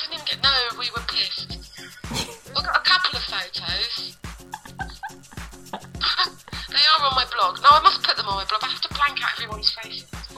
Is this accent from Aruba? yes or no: no; Brighton, South East England, United Kingdom; my hometown of Brighton in the UK